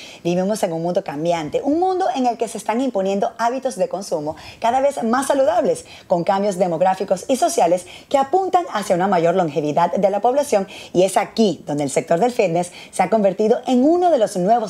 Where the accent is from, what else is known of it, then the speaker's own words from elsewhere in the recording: Maracay, Aragua, Venezuela; Somos de Maracay las dos. Somos piscianas las dos. Yo del 24, tú del 25.